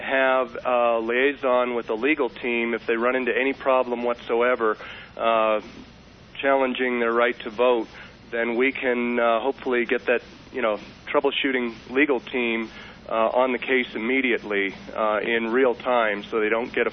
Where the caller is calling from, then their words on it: New Mexico, United States; I'm calling from New Mexico, which, of course, was a borderline state last time